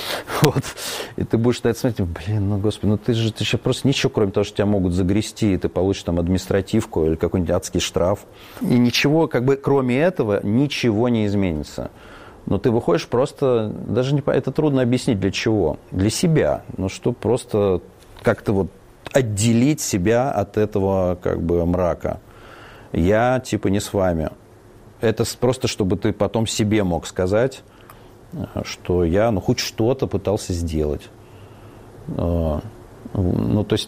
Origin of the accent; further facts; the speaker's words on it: Russia; now in Georgia; Мы реально не они. Мы другие русские.